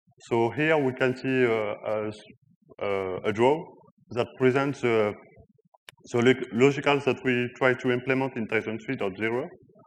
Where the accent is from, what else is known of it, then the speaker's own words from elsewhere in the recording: Brittany, France; English is a second language; I come from Brittany in France.